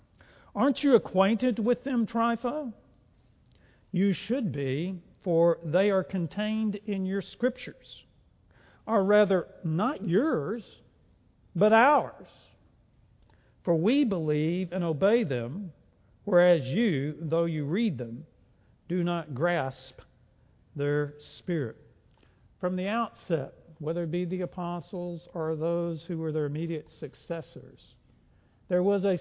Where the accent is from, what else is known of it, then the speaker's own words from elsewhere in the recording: Dallas, Texas, United States; When I was growing up in Dallas